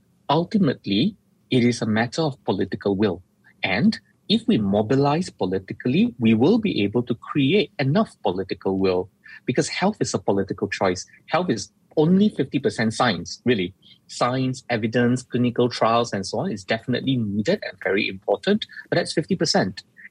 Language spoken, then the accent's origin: English; Malaysia; because this is our right as a Malaysian citizen to demand for better healthcare.